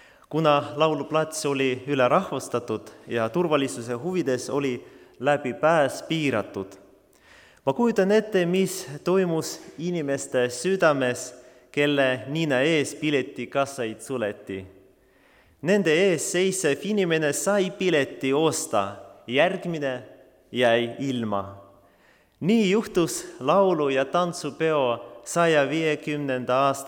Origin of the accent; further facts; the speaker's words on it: Tallinn, Harju County, Estonia; Kuigi ma olen sündisin ja elan Tallinnas, on mul Ukraina juured.